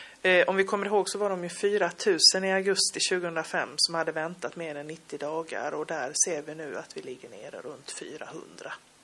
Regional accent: Norrland, Sweden; som norrlänning så har vi ett Skåne som inte kanske är så långt tycker jag

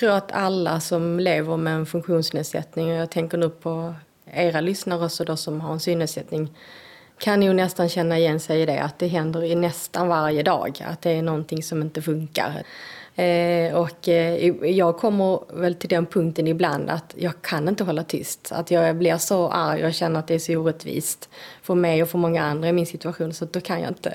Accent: Skåne, Sweden; now in Stockholm, Sweden; Ja, men Skåne är rötter och känner mig hemma. Även om hemma i Stockholm nu. Jag har ju liksom stora delar av mitt vuxna liv uppe i Stockholm. Så är det ju ändå här. Jag har liksom mina gamla barndomsvänner och jag har min familj här.

